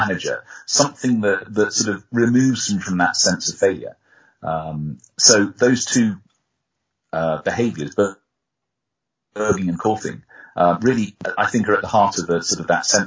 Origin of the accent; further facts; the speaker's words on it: Swindon, South West England, United Kingdom; my reason for not liking football is because I came from Swindon, with a team that never was very successful.